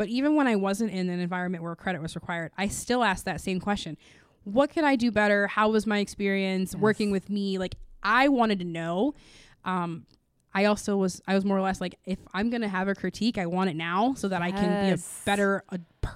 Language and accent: English; Grand Rapids, Michigan, United States; I grew up in Grand Rapids. I went to school in Grand Rapids.